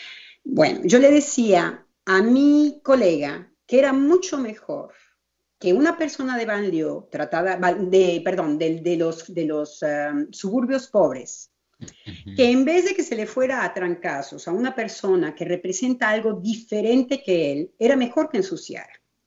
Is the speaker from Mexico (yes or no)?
yes; Mexico; En México, que tanto hablamos tan fuerte, yo como mexicana estaba muy sorprendida en Europa